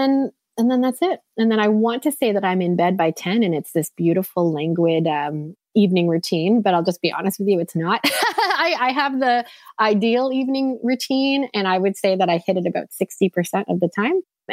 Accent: Toronto, Ontario, Canada; moved away as an adult; now in United States; So we live in a very small town in Southwest Florida, and we intentionally moved here. So I grew up in Toronto, Canada for my whole life. And just a year ago, we made this big move

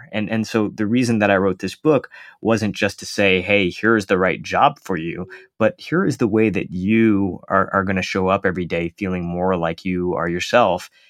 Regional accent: Michigan, United States; I grew up right outside of Detroit, Michigan, and you know, my town was hit hard during the past couple of economic recessions.

